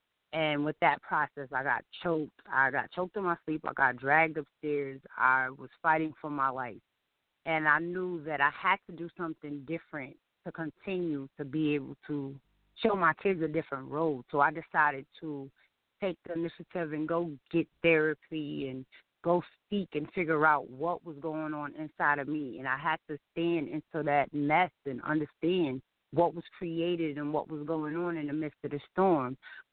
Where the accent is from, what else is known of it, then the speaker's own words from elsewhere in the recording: Cross, South Carolina, United States; now in New York, United States; Well, as she says, I live in upstate New York. I am originally from Cross, South Carolina.